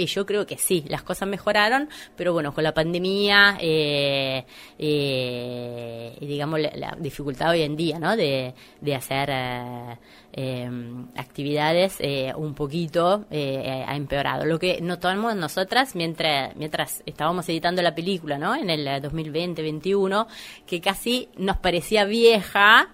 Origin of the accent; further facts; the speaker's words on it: Italy; yo soy italiana, estuve en Italia